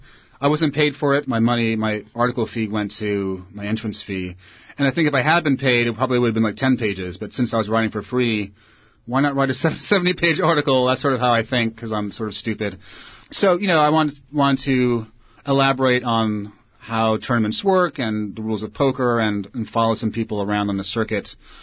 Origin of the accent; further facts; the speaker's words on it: New York City, New York, United States; after 9/11, as a New Yorker, I had to figure out how I could translate my pre-9/11 hometown persona